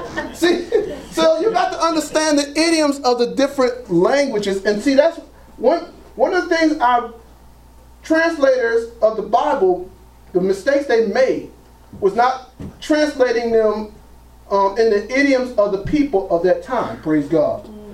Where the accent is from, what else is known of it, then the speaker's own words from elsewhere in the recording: Trenton, New Jersey, United States; For example, where I grew up at in Trenton, New Jersey, when we say, man, that is a bad dude, boy.